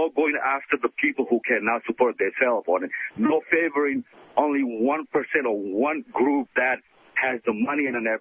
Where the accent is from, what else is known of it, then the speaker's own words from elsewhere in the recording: Norway; I'm from Norway. Education was free up there.